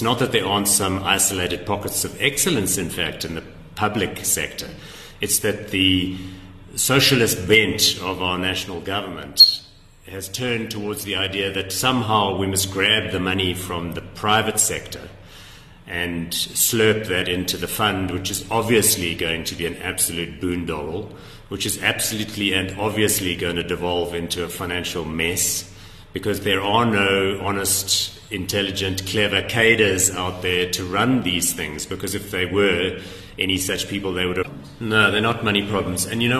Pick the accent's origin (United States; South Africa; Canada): South Africa; The problem is we can't sit here as South African citizens and allow this thing to perpetuate